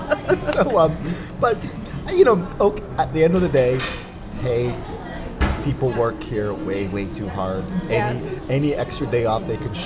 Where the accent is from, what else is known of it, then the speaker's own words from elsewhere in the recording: Montreal, Quebec, Canada; We were in Montreal. I grew up in Montreal, Quebec.